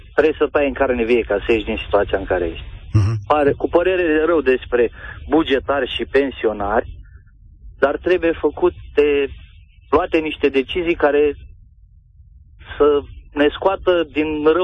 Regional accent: Tulcea County, Romania; eu sunt originar din Tulcea, dintr-o comună mică. În momentul de față, comuna e la undeva la 400 de suflete

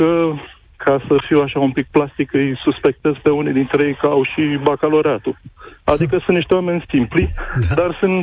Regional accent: Ploiești, Prahova, Romania; Eu sunt din Ploiești.

